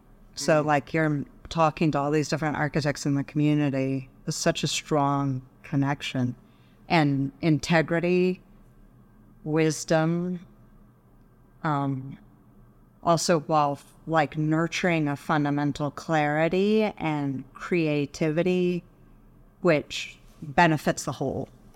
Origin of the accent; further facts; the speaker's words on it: Dallas, Texas, United States; I grew up in Dallas. It was a struggle, actually, for me. I didn't quite feel like I fit in the culture of Dallas in the 80s.